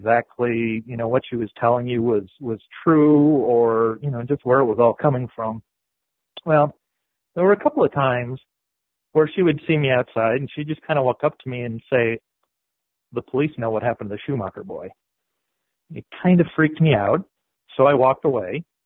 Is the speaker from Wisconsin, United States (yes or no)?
yes; Wauwatosa, Wisconsin, United States; Wauwatosa is my hometown. It's just outside of Milwaukee. And we moved into Wauwatosa, I think I was about 5 years old.